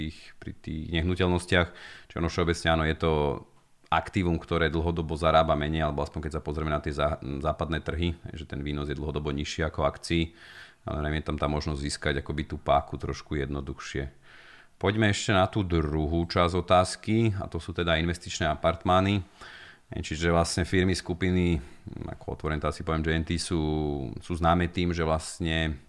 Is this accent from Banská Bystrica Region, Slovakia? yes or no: no; Liptovský Mikuláš, Žilina Region, Slovakia; som z Liptova, z Mikuláša